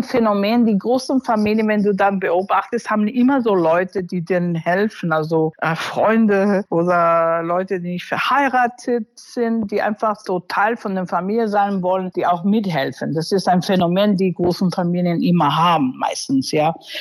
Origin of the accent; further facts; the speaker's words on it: Spain; German is a second language; also born or lived in United States; erstmal wurde ich in Amerika geboren. Und dann mit 5 Jahren hatte mein Vater mich nach Spanien gebracht. So einen kleinen Ort in Spanien mit 1200 Einwohnern. Dann sind wir einfach 10 Jahre da sesshaft gewesen.